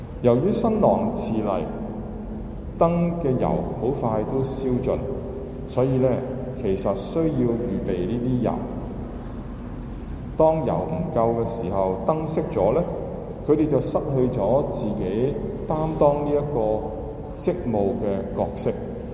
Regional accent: China; 因为在我们中国人的文化当中呢

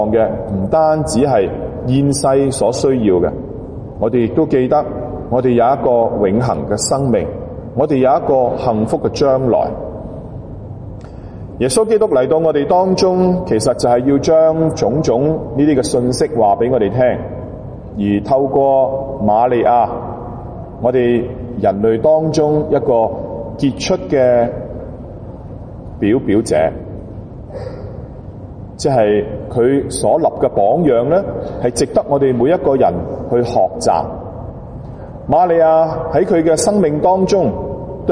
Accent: Guangdong, China; 所以我们广东人有一句说话讲的

